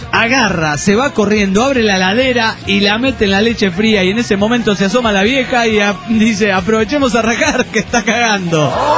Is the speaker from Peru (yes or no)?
yes; Juliaca, Puno, Peru; Y soy del Perú, específicamente de Juliaca.